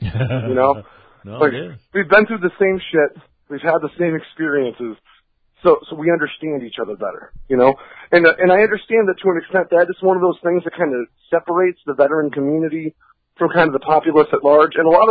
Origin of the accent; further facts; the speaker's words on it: Vermont, United States; You know, I came from Vermont, man. You know, there are no minorities in Vermont.